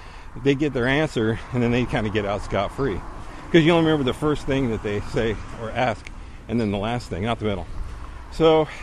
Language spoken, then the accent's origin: English; San Bernardino, California, United States; I grew up in San Bernardino, pretty diverse.